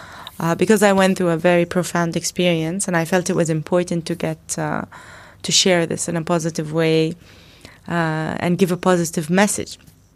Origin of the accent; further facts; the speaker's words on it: Dubai, United Arab Emirates; my day job, which is in Abu Dhabi, and I'm from Dubai, so managing my time and being between Dubai and Abu Dhabi can be a little hectic.